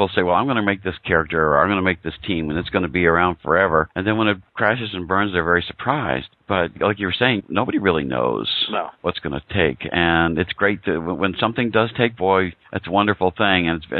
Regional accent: Scranton, Pennsylvania, United States; I grew up in Scranton, Pennsylvania.

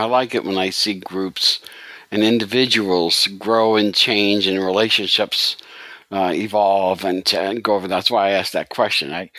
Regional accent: United States; because I'm an American, and as always the case with us Americans, we look at America and then we don't quite understand the rest of the world.

